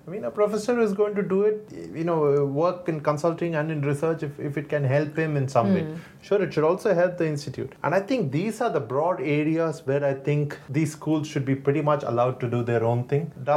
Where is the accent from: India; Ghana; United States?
India; Tamil Nadu; I'm from Tamil Nadu. First 17 years of my life I spent in the state.